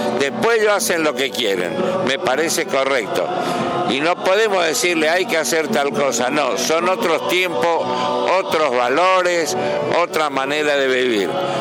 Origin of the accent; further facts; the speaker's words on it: Misiones, Argentina; born there; moved away; Yo nací en Misiones. Mi padre fue el primer veterinario en la provincia y ejerció desde el año 22 al 38 que nos fuimos.